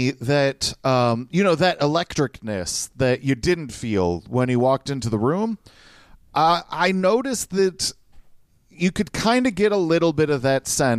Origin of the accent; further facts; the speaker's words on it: Chicago, Illinois, United States; You know, we're from Chicago. You can just go get it.